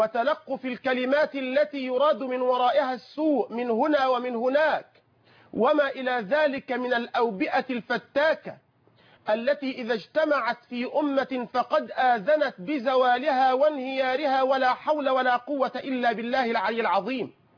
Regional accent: Egypt; اللهم احفظ بلدنا مصر

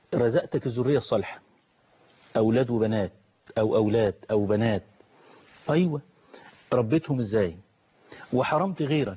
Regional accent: Egypt; بلدنا مصر

